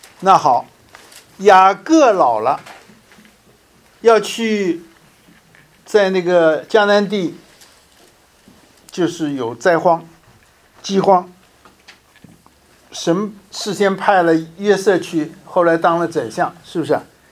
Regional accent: China; 我们想想以色列人的根这么深，我们中国人的根是不是也很深啊？我们小时候都去过这个庙里，对不对？

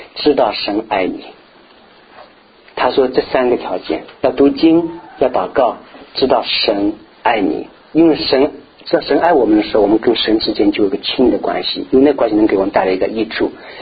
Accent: Zhejiang, China; 我是浙江的，江浙地区的

